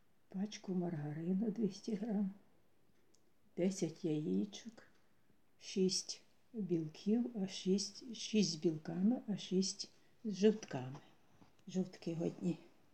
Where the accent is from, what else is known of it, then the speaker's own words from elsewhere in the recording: Ternopil Oblast, Ukraine; moved away; я сама з Тернопільської області живу, жили ми там, батьки наші, 2 брати.